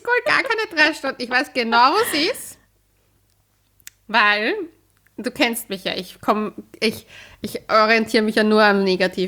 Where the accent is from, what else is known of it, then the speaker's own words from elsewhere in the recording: Austria; Wir sind ja auch Österreicher.